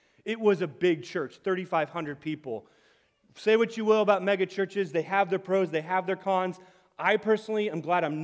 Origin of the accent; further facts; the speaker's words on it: Fort Wayne, Indiana, United States; I grew up in Northeast Indiana in Fort Wayne.